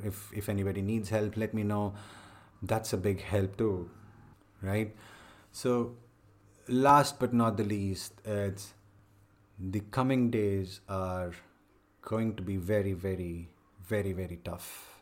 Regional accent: Chennai, Tamil Nadu, India; I'm from Chennai and there are a lot of people from Hyderabad.

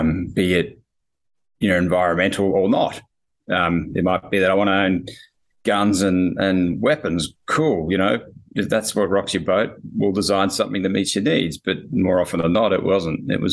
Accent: Australia; So I'm obviously Australian.

